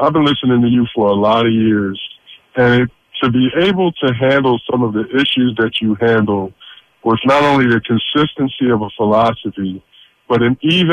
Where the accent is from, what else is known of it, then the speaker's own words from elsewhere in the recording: Philadelphia, Pennsylvania, United States; I'm a black person from, I grew up in West Mount Airy, and we had a very integrated neighborhood in the 70s and 80s